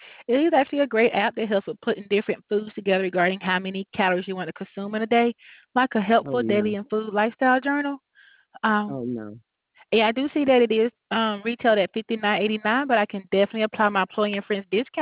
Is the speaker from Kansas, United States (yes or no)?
no; Alabama, United States